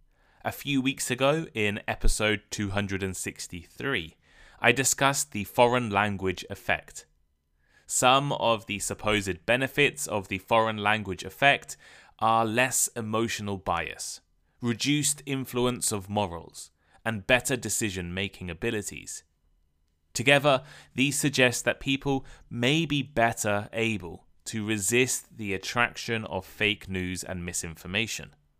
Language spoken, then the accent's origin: English; United Kingdom; now in Japan; I live in Japan, but every morning I read the BBC News from the UK to catch up on news in my home country and around the world.